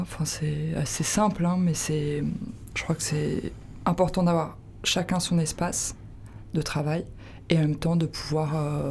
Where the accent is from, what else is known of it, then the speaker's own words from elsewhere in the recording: Paris, Île-de-France, France; J'ai grandi à Paris, mais j'ai eu la chance d'avoir des origines... des Alpes